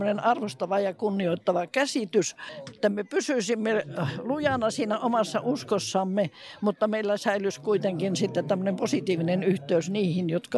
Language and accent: Finnish; Oulu, North Ostrobothnia, Finland; olen oululainen lähtöisin